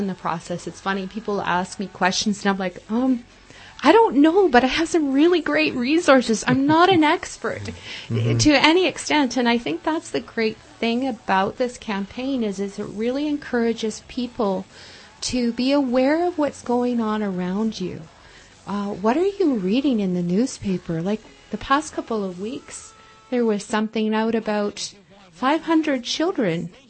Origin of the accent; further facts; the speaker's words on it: British Columbia, Canada; I'm growing up in British Columbia, we didn't grow up with treaty.